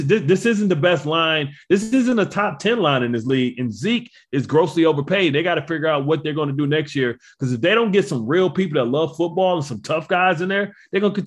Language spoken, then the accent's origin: English; Harrisonburg, Virginia, United States; The bullies get bullied where I'm from. I'm from Harrisonburg.